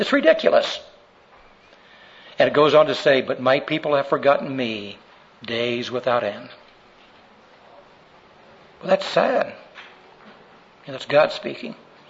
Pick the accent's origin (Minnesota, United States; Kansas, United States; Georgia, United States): Kansas, United States; Wichita; born there; I was born in Wichita.